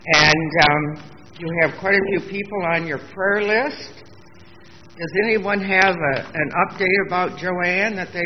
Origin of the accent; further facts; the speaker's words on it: Memphis, Tennessee, United States; This past week, I flew down to my hometown of Memphis, Tennessee, to attend the funeral of my very best friend from my school days in Memphis.